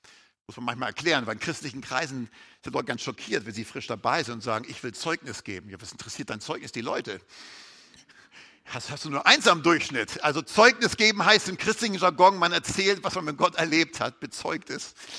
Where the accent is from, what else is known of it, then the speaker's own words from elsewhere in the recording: Hamburg, Germany; Ich bin ja gebürtiger Hamburger, wie man vielleicht immer noch hört.